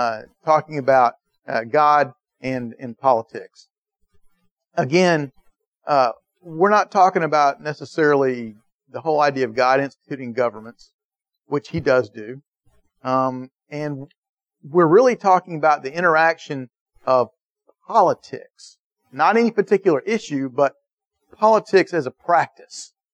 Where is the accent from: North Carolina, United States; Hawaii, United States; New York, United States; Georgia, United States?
Georgia, United States; Atlanta; now in Savannah, United States; I thought it was bad when I grew up in Atlanta.